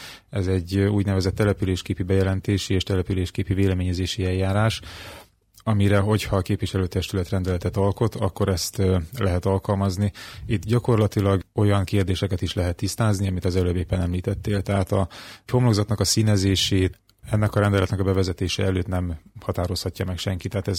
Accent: Kiskunhalas, Bács-Kiskun, Hungary; Én itt születtem Kiskunhalason, és azóta is itt élek, én már 40 éve, tehát elfogult vagyok a várossal szemben.

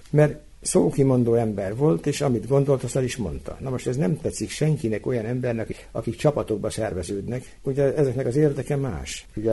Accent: Hungary; born there; először magyarok vagyunk, ebbe az országba születtünk, tehát azért az országért teszünk valamit.

